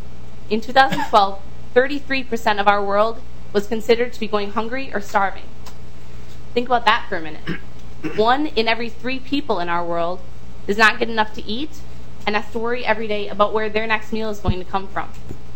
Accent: United States; and I come from a town. We have about 1,100 people. That's not really very big, but it's one big family.

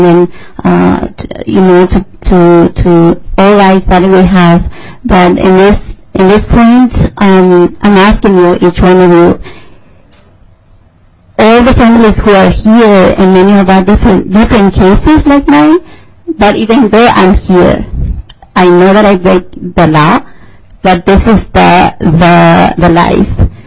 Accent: Mexico; first language Mazahua; English is a second language; now in United States; I learned the English in here as my third language. My native language in Mexico is Mazahua.

